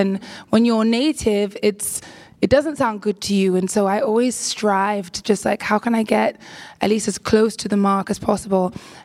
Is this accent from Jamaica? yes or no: yes; Jamaica; Like, I'm Jamaican. Any Jamaicans in the audience? No. We're in California.